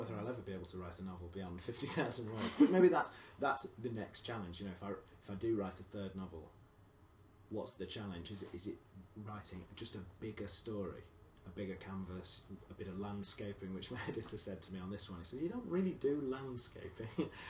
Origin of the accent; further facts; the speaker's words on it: England, United Kingdom; accent: northern; So you can still hear it in my accent, you know. I speak to my mum and I go even more northern, and it's just part of me.